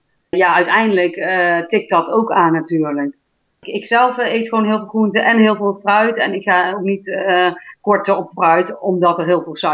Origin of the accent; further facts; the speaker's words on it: Utrecht, Netherlands; born there; also born or lived in China; Nee, ik ben geboren in Utrecht, in Nederland. Mijn ouders komen uit Indonesië.